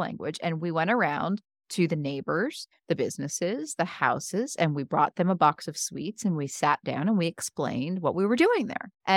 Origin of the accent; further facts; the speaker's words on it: United States; I mean, I'm American